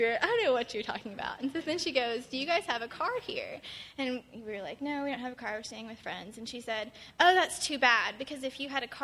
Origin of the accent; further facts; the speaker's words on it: Texas, United States; I'm from Texas. I'm a student from Texas.